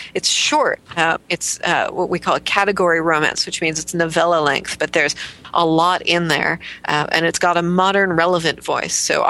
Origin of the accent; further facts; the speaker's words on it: New York, United States; Well, as a New Yorker, I appreciate anything that happens fast.